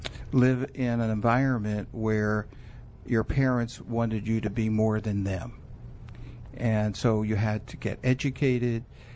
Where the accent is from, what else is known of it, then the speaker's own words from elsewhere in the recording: Philadelphia, Pennsylvania, United States; South Philadelphia, Philadelphia area.